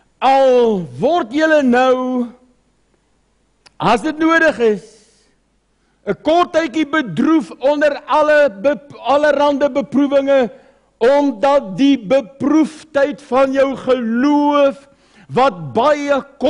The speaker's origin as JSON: {"language": "Afrikaans", "region": "Free State", "country": "South Africa", "tie": "born or raised there", "said": "Nou ja, ek het in die Vrystaatse goudvelde groot geword"}